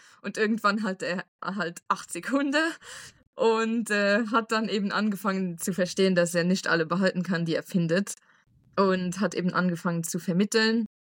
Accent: Luxembourg; now in Romania; Ich komme aus Luxemburg ursprünglich und ich wohne jetzt seit 5 Jahren in Rumänien.

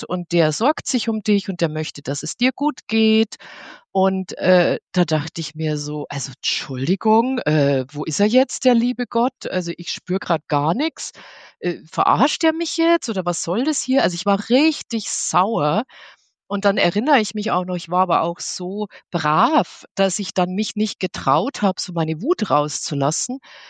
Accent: Bavaria, Germany; ich bin sehr behütet aufgewachsen in Niederbayern auf dem Land. Und wir sind sehr katholisch auch erzogen worden.

